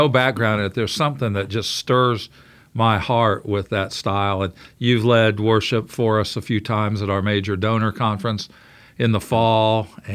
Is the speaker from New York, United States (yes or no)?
no; Normal, Illinois, United States; it didn't make it up to Smith Drive on Normal, Illinois, where I grew up.